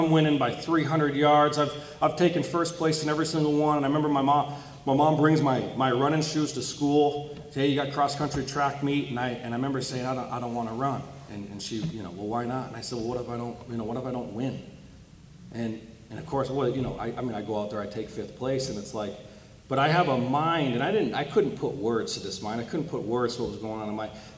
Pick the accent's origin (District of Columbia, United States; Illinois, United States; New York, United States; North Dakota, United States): North Dakota, United States; accent: Canadian twang; If you hear the accent, I'm not from Los Angeles. I'm from North Dakota. I was born in North Dakota, so I got a little Canadian twang, you know, the O's roll, pass me the spoon